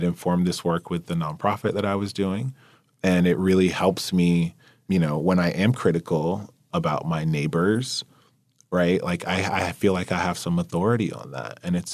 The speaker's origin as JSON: {"language": "English", "country": "United States", "said": "my family has been here for 200 years almost. Like, I am a patriot, you know? I'm an American"}